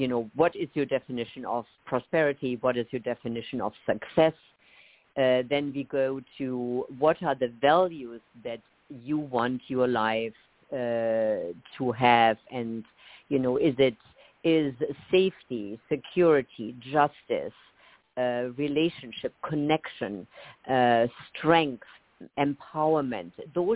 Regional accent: Germany; English is a second language; also born or lived in England / Canada; now in United States; I grew up in Germany. We spent 10 years in England, 10 years in Canada, and then eventually we came to the U.S.

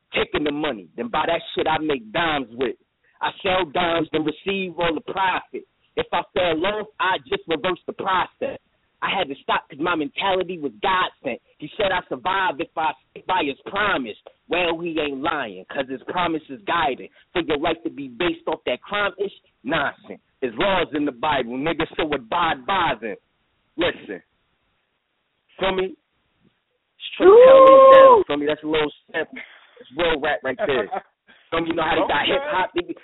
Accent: New Jersey, United States; all the way in Florida right now, but I'm from Jersey

